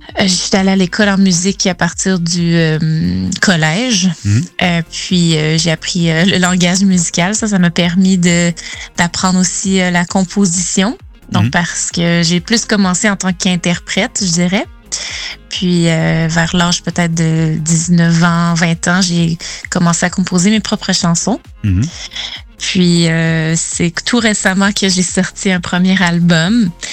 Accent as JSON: {"language": "French", "region": "Quebec", "country": "Canada", "said": "Oui, moi je viens de la Beauce, donc une région au Québec. Donc j'ai commencé la musique, je dirais vers l'âge de 8 ans, à l'église. Donc je viens d'une famille quand même catholique"}